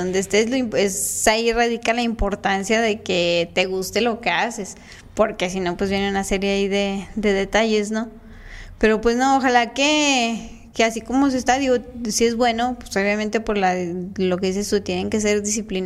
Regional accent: Villa González, Santiago, Dominican Republic; porque yo soy de Villa González y hay súper poquitos

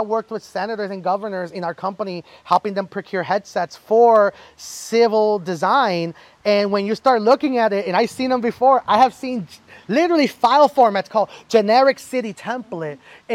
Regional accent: New York, United States; I'm a New Yorker.

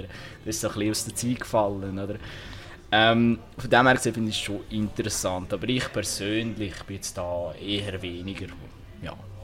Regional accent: Obwalden, Switzerland; ich bin jetzt auch hier in Obalden aufgewachsen, eher ländlich.

